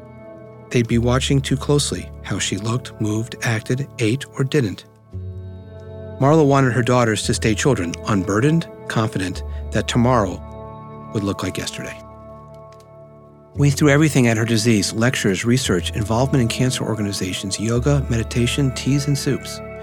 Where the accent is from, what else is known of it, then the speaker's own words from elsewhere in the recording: Washington, District of Columbia, United States; I grew up in Washington, D.C., and this is now 1970-ish, that I have a recollection of.